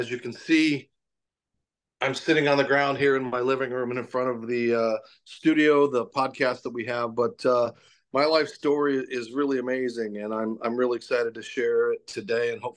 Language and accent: English; Whitman, Arizona, United States; And this is the house that I grew up in Whitman, Arizona, just outside of Wickenburg. It was a one-room house.